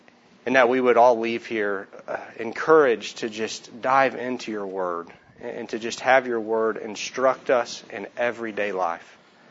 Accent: Plano, Texas, United States; I'm from Plano, Texas.

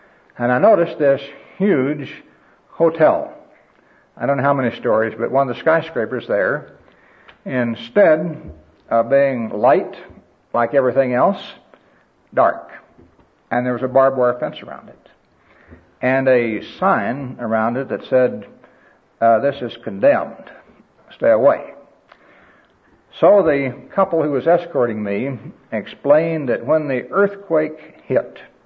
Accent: Missouri, United States; My home state is Missouri.

